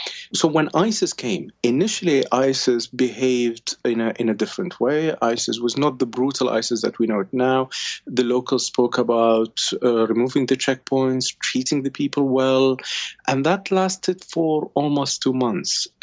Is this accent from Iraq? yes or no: yes; Baghdad, Baghdad Governorate, Iraq; I grew up in Baghdad. I lived in Iraq all my life.